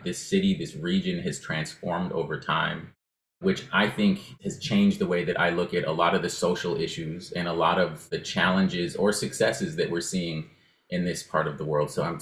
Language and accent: English; New Mexico, United States; now in Oakland, United States; I live in Oakland. I'm from New Mexico, but I've been here for over 15 years now, so it's definitely home.